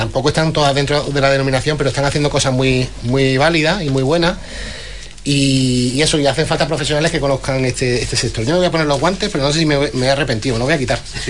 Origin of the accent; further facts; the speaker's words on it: Málaga, Andalusia, Spain; now in Huelva, Spain; yo soy de Málaga, natural, pero yo estoy totalmente enamorado de Huelva. Y no lo digo porque vivo aquí